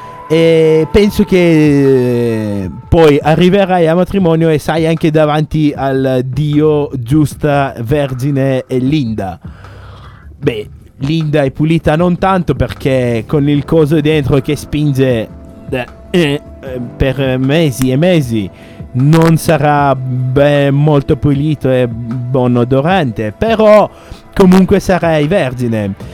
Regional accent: Germany; almeno nel mio paese, in Germania

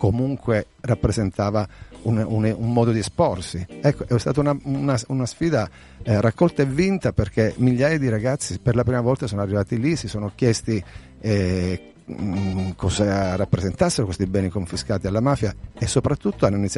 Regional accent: Calabria, Italy; noi proveniamo dalla Calabria, anche se il nostro progetto si è formato a Bologna, perché ci siamo conosciuti tutti quanti a Bologna

